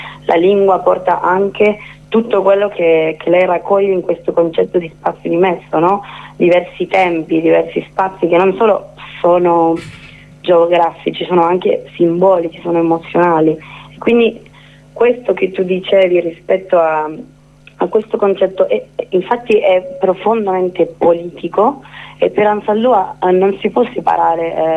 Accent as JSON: {"language": "Italian", "country": "Argentina", "second_language": "Italian", "moved": "yes", "lives_now": "Italy", "said": "si sente anche nel mio accento. Io sono argentina che vivo qua in Italia da 2 anni, infatti un po' più"}